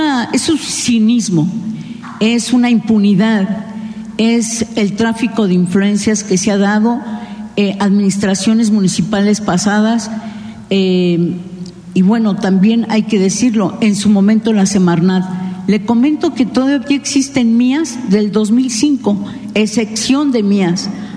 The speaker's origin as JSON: {"language": "Spanish", "town": "Puerto Vallarta", "region": "Jalisco", "country": "Mexico", "said": "particularmente hablo de la región donde vengo … de Radio Universidad de Guadalajara en Puerto Vallarta"}